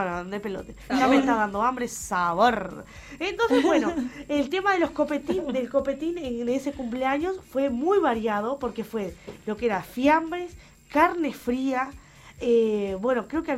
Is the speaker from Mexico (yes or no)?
no; Salto, Uruguay; porque somos de Salto, imagínate